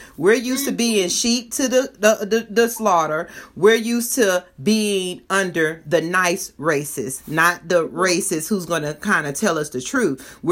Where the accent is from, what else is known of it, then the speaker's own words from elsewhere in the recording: New York, United States; also born or lived in South; I'm mixed, girl. I'm from New York and the South.